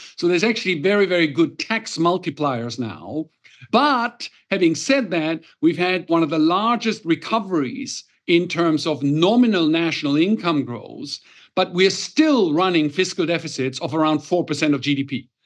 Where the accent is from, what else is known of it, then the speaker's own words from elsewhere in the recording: Germany; now in Japan; as you know, I'm from Germany